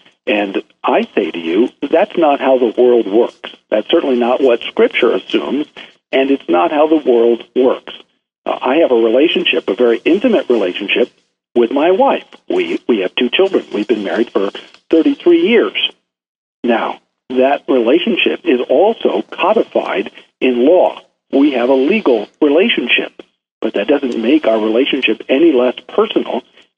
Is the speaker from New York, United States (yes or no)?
no; Nebraska, United States; because we're from Nebraska